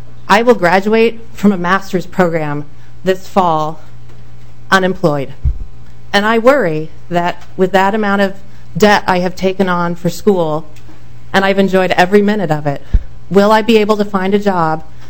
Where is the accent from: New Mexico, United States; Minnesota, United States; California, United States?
Minnesota, United States; St. Paul; I'm from St. Paul.